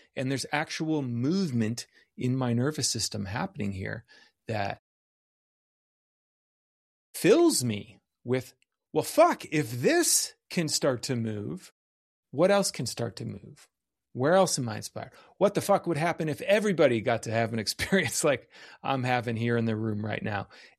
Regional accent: Midwest, United States; I'm from the Midwest.

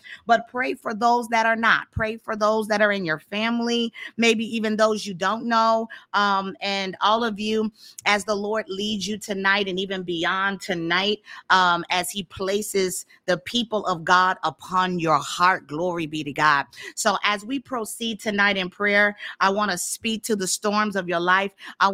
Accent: St. Petersburg, Florida, United States; I'm from St. Petersburg, Florida, Tampa area. I built a house out in Tampa.

